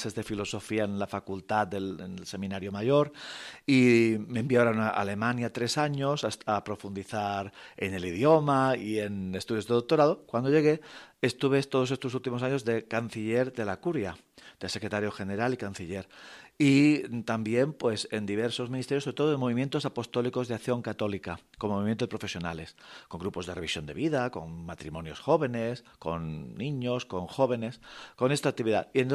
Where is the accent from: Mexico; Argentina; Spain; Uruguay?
Spain; Cornellà de Llobregat, Catalonia; Yo soy del clero de Barcelona, yo me formé de pequeñito ya en el seminario menor de Barcelona, con 14 años, manifesté al párroco de mi parroquia, de un barrio obrero, de un pueblo de mucha también inmigración, en Cornellà de Llobregat